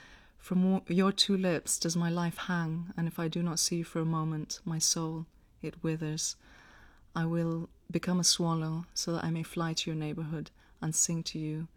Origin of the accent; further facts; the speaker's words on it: Greece; moved away as an adult; now in London, United Kingdom; Yeah, I'm half English and half Greek, and I grew up in Greece. All my Greek family is from Crete. And then I decided to move to London to study music